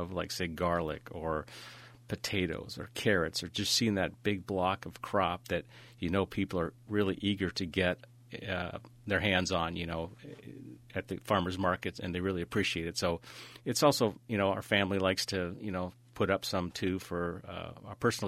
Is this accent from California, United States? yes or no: yes; California, United States; I grew up in Southern California, I hate to admit it